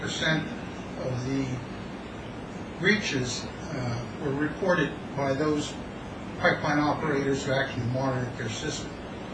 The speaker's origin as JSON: {"language": "English", "town": "Hamburg", "region": "New Jersey", "country": "United States", "said": "I'm from Hamburg, New Jersey."}